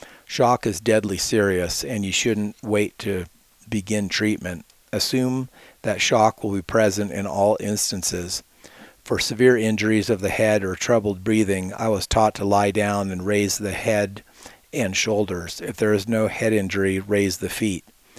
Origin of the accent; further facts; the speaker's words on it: Illinois, United States; For instance, my home state of Illinois has a magnetic declination of 3 degrees east